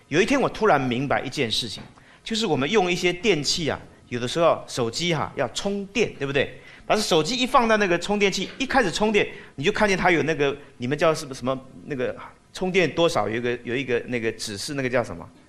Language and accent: Chinese; China; 我们中国人说伤筋动骨怎么样，100天哈